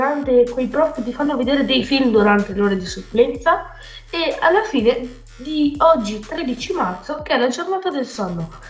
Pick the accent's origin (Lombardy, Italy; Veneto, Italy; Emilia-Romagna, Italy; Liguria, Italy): Veneto, Italy; ho 12 anni e vengo dalla provincia di Padova.